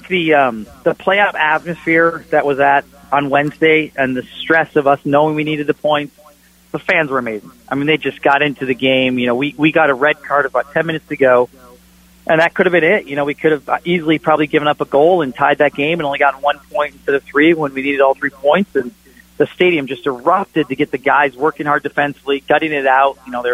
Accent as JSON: {"language": "English", "town": "Minneapolis", "region": "Minnesota", "country": "United States", "tie": "born or raised there", "said": "this amazing club where I grew up in the Twin Cities"}